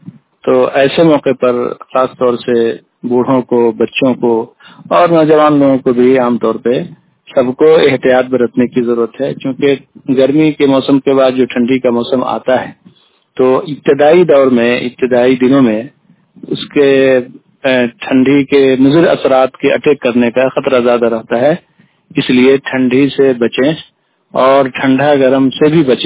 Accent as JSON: {"language": "Urdu", "town": "Nanpur", "region": "Bihar", "country": "India", "said": "میں نانپور بلاک سے تعلق رکھتا ہوں۔"}